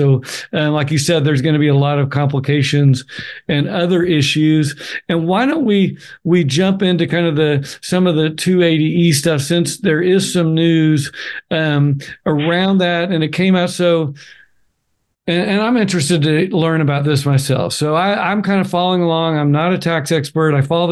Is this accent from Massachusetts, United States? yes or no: no; Oklahoma, United States; My home state of Oklahoma sued Colorado.